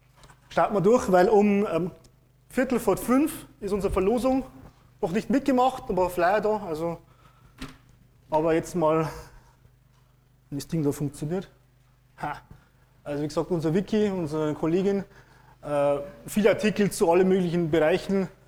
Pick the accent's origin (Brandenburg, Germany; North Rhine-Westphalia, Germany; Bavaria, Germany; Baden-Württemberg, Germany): Bavaria, Germany; ich komme aus Niederbayern, also ich hoffe, dass ich langsam, deutlich und hochdeutsch rede. Also, erste Fremdsprache Deutsch.